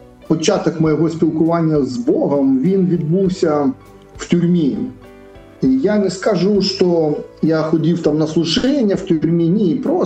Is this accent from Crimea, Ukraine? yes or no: yes; Feodosia, Crimea, Ukraine; born there; Я народився в місті Феодосія, це Крим, це зараз тимчасово окупована територія. В мене там залишились батьки, залишилась сестра молодша, на жаль. От. І я 75-го року народження